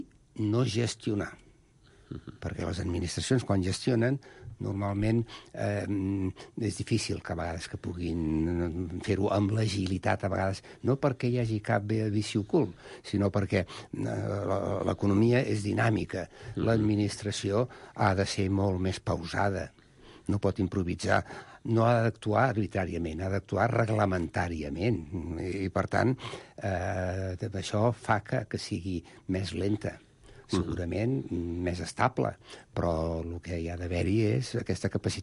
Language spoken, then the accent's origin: Catalan; Catalonia, Spain; nosaltres com a catalans